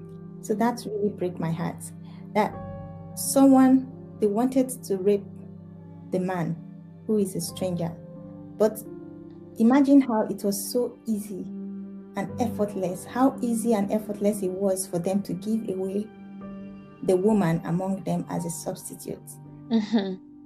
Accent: Nigeria; now in United Kingdom; I am from Nigeria. I'm currently in the UK undergoing a study, criminology and criminal justice

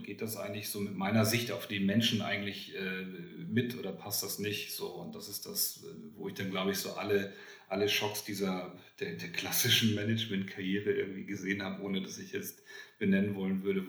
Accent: Hamburg, Germany; born there; Also ich bin in Hamburg geboren, habe dann ein bisschen studiert

